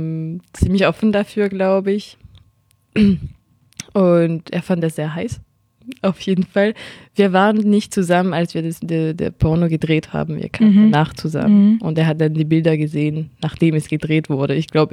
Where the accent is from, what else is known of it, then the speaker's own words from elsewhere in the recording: France; accent: French; Das und meinen französischen Akzent, ich glaube, ich habe ja langsam eine gute Liste.